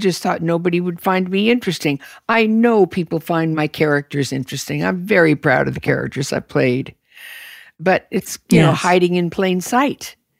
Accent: Los Angeles, California, United States; I was raised in Hancock Park in L.A.

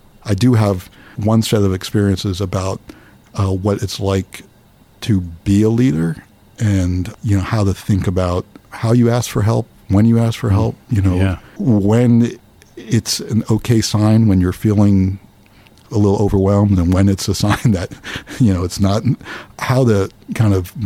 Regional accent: New Brunswick, New Jersey, United States; I grew up near here, near New Brunswick.

